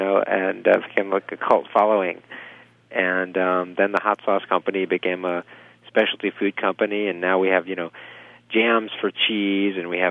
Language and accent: English; Virginia, United States; No, I grew up in Virginia and I knocked around over the years, through restaurants, in kitchen or waiting tables or bartending.